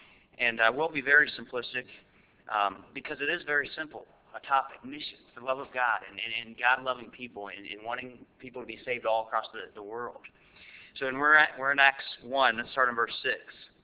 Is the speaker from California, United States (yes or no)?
no; Virginia, United States; You know, we're from Virginia. It gets cold, but man, that was cold.